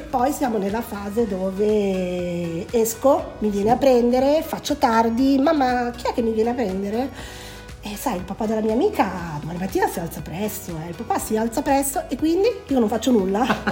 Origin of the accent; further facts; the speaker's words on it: Rho, Lombardy, Italy; ho voluto avvicinarmi un po' di più a casa, perché io sono di Rho